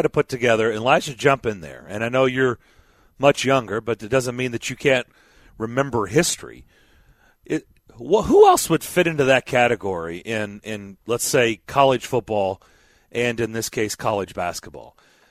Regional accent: Lexington, Kentucky, United States; And a kid growing up in Lexington, Kentucky, you didn't miss Kentucky and Indiana ever.

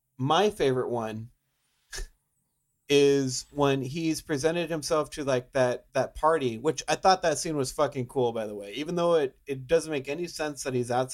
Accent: Texas, United States; Temperatures are like 88 degrees, but we're from South Texas.

